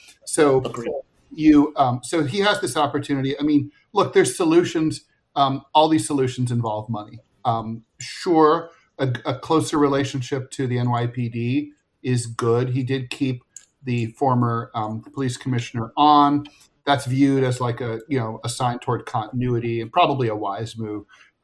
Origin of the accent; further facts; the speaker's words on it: Ohio, United States; There was a mass shooting in Toledo, Ohio, in my home state, northwestern part of the state along Lake Erie.